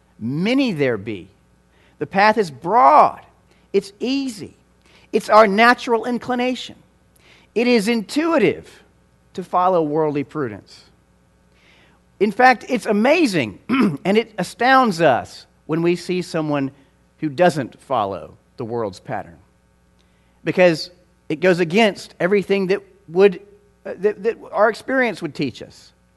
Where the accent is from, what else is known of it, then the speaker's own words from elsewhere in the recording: Georgia, United States; Now, I'm from Georgia, and I realize that Texas is a little bit different.